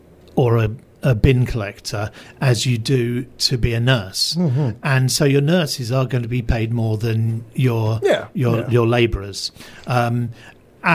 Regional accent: England, United Kingdom; we had this in the town I grew up in England

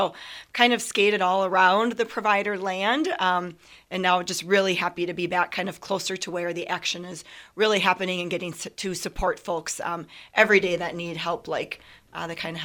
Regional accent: Waupaca, Wisconsin, United States; So I am from Wapaka. I do not live in the Rapids area

